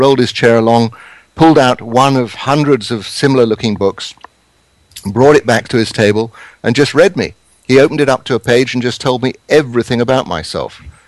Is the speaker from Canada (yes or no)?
no; England, United Kingdom; now in United States; You can tell from my accent, I didn't grow up in America, though I've spent a major part of my life here. I grew up in England and grew up on a farm.